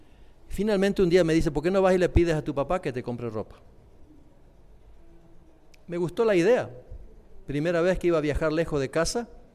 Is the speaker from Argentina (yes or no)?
yes; Argentina; Yo crecí en Argentina, una familia disfuncional.